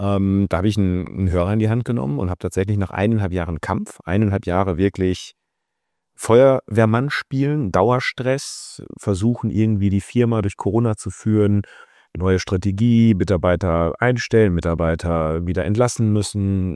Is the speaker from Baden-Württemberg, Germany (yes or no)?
no; Cologne, North Rhine-Westphalia, Germany; also wir kommen aus Köln